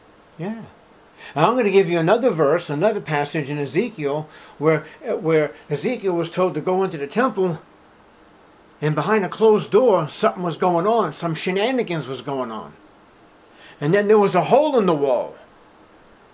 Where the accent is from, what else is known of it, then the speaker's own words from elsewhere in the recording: Boston, Massachusetts, United States; like when I grew up in Boston, everyone's garden had a little niche with a statue of the Virgin Mary holding a baby Jesus.